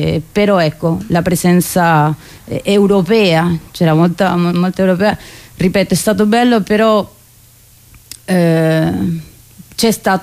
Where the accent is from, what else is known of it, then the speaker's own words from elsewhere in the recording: Peru; io peruviana ne ho trovato una che era sempre immigrante degli Stati Uniti